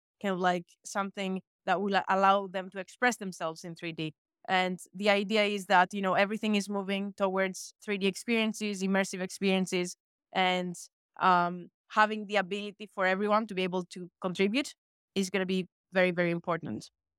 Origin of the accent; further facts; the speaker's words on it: Greece; when I was a kid growing up in Greece